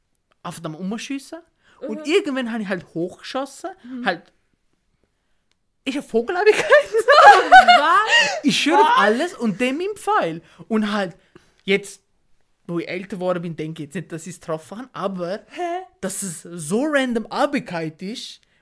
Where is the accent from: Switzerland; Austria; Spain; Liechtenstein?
Liechtenstein; Als stolze Liechtensteiner darf ich jetzt Dialekt reden.